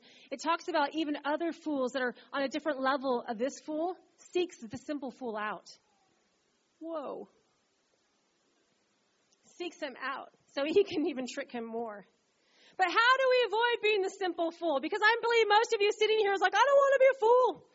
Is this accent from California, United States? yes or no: yes; Sacramento, California, United States; When I'd come visit my cousins here in Novato, I grew up in Sacramento